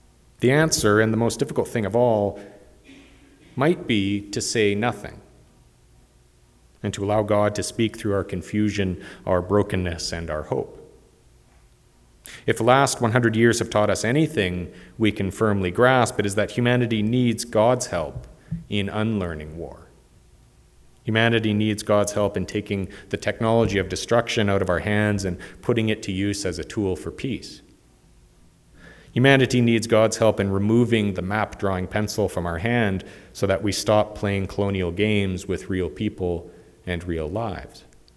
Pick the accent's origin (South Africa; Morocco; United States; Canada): Canada; I am still a Canadian. I'm still that boy who went to a Canadian school